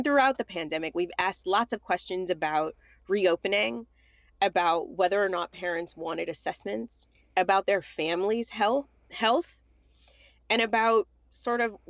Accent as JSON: {"language": "English", "town": "Detroit", "region": "Michigan", "country": "United States", "tie": "born or raised there", "said": "I myself, I grew up in Detroit. I am a product of poverty"}